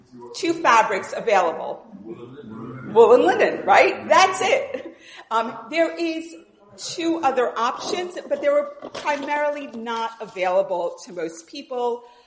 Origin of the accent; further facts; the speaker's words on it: United States; the loop is something growing up in the States, trees were tied with loops